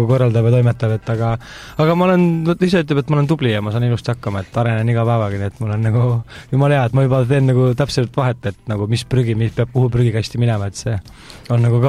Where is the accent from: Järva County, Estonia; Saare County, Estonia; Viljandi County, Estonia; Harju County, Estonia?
Viljandi County, Estonia; Ma küll olen Mulgimalt pärit ja tihti lugu, kui ma sõidan maale